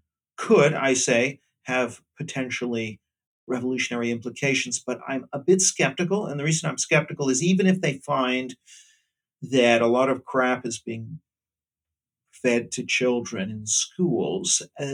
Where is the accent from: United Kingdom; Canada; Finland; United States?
Canada; The UK, now I'm Canadian and Canada's the laggard and is doing the worst on all of this.